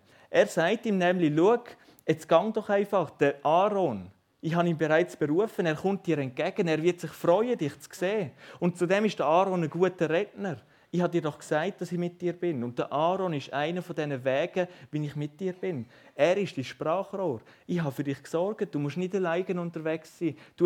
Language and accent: German; Switzerland